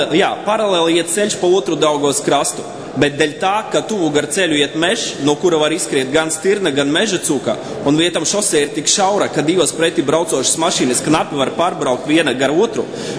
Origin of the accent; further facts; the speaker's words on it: Jēkabpils, Jēkabpils Municipality, Latvia; to nelielu ažiotāžu, kura ir sacelta mana dzimtajā pilsēta, Jēkabpili